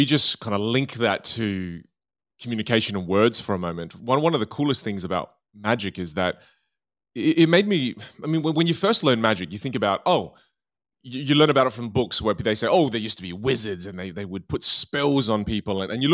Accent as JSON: {"language": "English", "country": "Australia", "tie": "born there", "said": "And then I was born in Australia."}